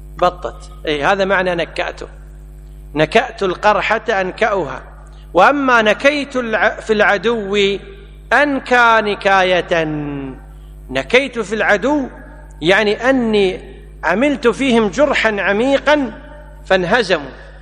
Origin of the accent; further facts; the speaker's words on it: Kuwait; وإحنا عندنا في الكويت يسهلون الهمز